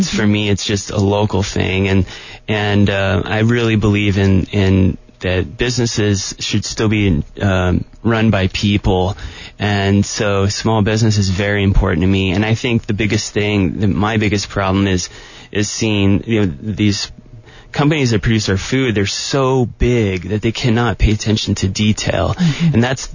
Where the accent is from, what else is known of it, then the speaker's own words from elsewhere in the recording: New York, United States; also born or lived in Oregon; Like, I'm from New York. Well, I grew up in New York and I was born in Oregon